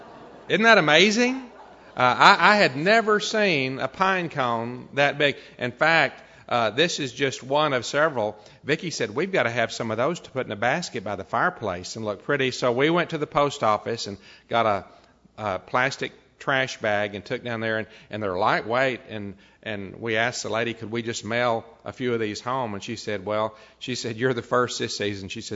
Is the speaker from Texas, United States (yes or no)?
yes; Texas, United States; even though I grew up in Texas and I'm used to big things